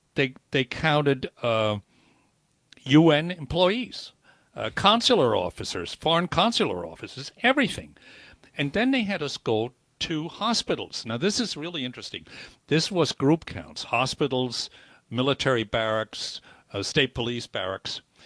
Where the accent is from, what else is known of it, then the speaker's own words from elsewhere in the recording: Zurich, Switzerland; now in United States; I was born in Switzerland, and my hometown is Zurich.